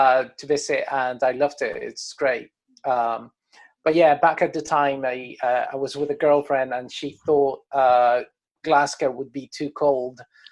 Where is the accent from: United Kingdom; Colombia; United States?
Colombia; growing up in Colombia meant that 99% of the music I was hearing all the time was Latin music.